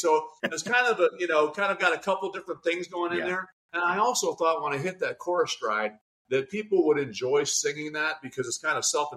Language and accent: English; Philadelphia, Pennsylvania, United States; now in Southern California, United States; Well, we live here. I'm from Philadelphia.